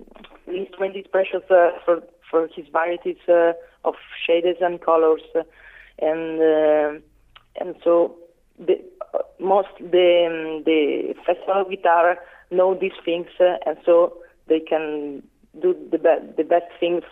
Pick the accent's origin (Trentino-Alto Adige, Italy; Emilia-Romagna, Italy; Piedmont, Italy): Piedmont, Italy; Novara; English is a second language; I came from Novara, and I was born in Novara, and I study in the Novara Conservatory.